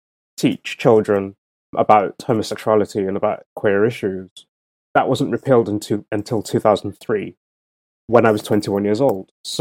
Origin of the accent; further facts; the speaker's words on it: United Kingdom; I'm British, obviously